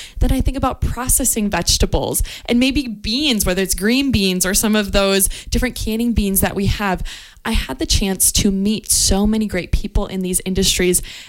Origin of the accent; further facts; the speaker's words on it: Wisconsin, United States; I think growing up in Wisconsin, you always realize that we are a large agricultural state